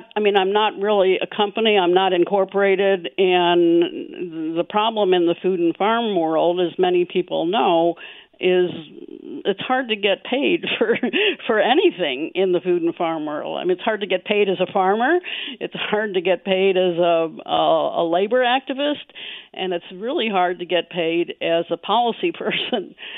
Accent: Midwest, United States; I really think of myself primarily as a Midwesterner

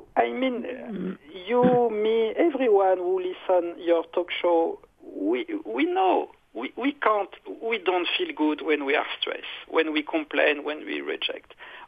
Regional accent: France; English is a second language; now in United States; Me, I come from France. I am U.S. citizen, but I am immigrant from France.

